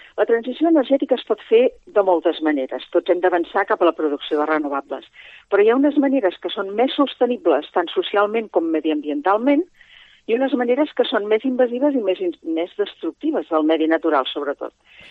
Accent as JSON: {"language": "Catalan", "region": "Catalonia", "country": "Spain", "said": "per exemple, a la meva comarca, la Segarra"}